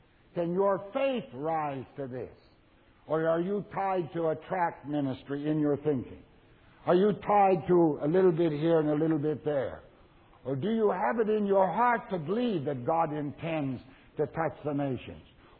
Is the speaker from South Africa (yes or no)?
no; the Prairies, Canada; I was raised in the Canadian prairies.